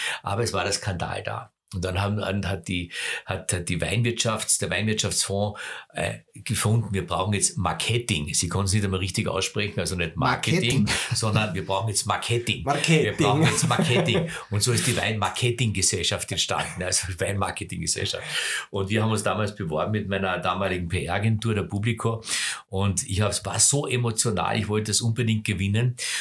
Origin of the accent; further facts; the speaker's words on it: Austria; Es hat nie geheißen, ein Riesling oder ein Weißburgunder oder ein Grüne Veltliner. Bei uns in Österreich.